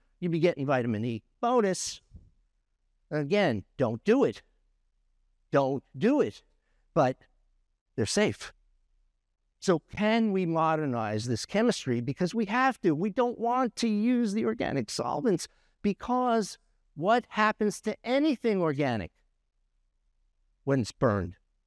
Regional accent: New York, United States; I'm from New York. I know how to talk. I don't have an accent. You have the accent, okay?

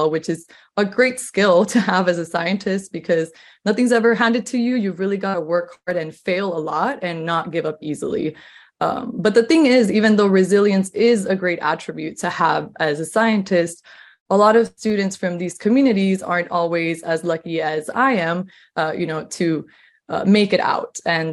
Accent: Azusa, California, United States; And I grew up in Azusa, California, which is part of LA County, and it's a predominantly Latin American community.

